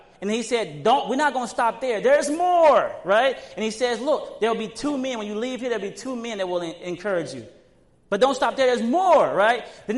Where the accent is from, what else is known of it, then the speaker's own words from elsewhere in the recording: Mississippi, United States; I'm from Mississippi